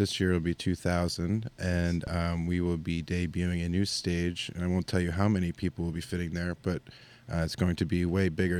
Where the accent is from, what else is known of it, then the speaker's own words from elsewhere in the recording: New York, United States; I'm from Long Island.